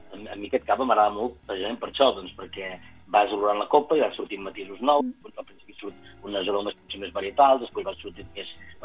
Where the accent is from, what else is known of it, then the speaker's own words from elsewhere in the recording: Sant Sadurní d'Anoia, Catalonia, Spain; Jo soc de Sant Sadurní, ja Sant Sadurní el cava ens valorem molt fred.